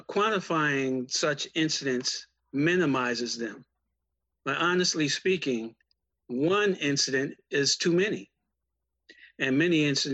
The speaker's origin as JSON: {"language": "English", "town": "New York City", "region": "New York", "country": "United States", "tie": "born or raised there", "said": "but my own personal experience growing up in New York City, I ran into a lot of incidents of racism against me."}